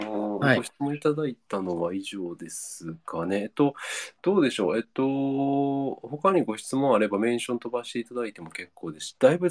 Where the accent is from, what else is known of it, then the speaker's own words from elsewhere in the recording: Kansai, Japan; 僕は関西なんで、